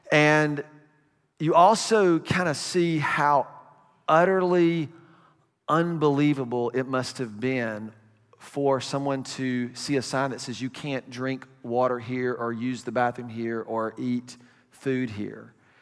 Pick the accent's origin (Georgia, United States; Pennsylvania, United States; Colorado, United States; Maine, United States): Georgia, United States; Atlanta; I grew up in Atlanta, so I've always had a appreciation of Martin Luther King